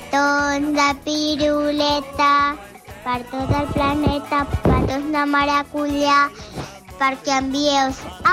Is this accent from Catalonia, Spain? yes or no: yes; Manresa, Catalonia, Spain; Hola, Robert. … de Manresa.